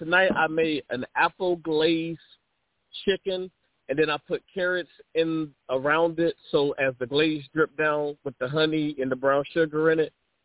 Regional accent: North Carolina, United States; I'm from North Carolina. I'm a country boy. My grandma had a garden in the backyard.

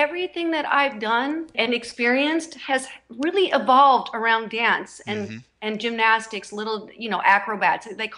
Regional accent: St. Louis, Missouri, United States; And I am originally from the Midwest, St. Louis, and my mom had a dance studio. So I grew up in the dance world

